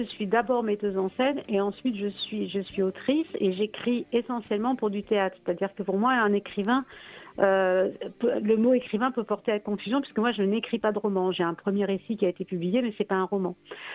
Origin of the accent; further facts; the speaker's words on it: Le Havre, Normandy, France; mes racines sont aussi normandes. Je suis du Havre, moi, à l'origine, même de Gonfreville-l'Orcher.